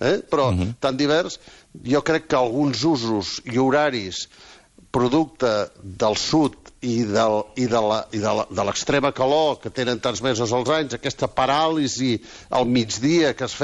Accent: Girona, Catalonia, Spain; Doncs jo quan era petit, a Girona, dic a Girona perquè no, diríem una ciutat

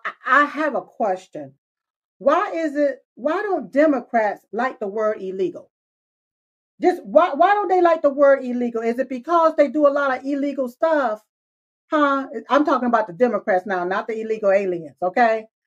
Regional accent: United States; born there; Even though I was born here in America

